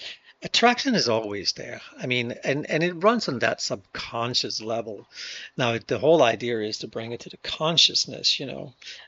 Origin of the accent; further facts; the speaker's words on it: Denmark; first language Danish; English is a second language; I speak Danish perfectly. Of course I don't. And that's my mother tongue. I speak it very well. I speak it good. I speak it naturally. I wouldn't say I'm an expert in Danish. You know, even English, which is my second language